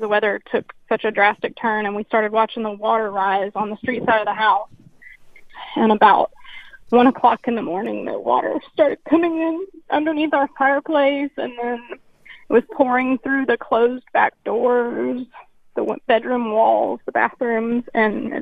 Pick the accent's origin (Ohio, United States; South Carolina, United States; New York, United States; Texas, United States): Texas, United States; Galveston; I grew up in Galveston, and we've always lived off the ground on pilings, so I don't like living on the ground